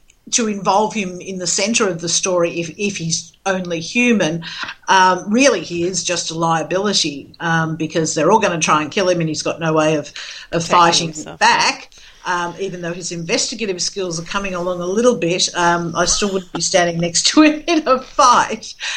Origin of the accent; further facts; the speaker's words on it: Australia; And I think as particularly as an Australian, the minute I heard Meriel, I heard Muriel.